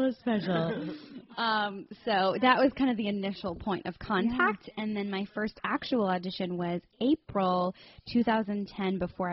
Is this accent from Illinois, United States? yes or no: no; Philadelphia, Pennsylvania, United States; I grew up just outside of Philly, so we would actually come to New York City more than actually the city of Philadelphia.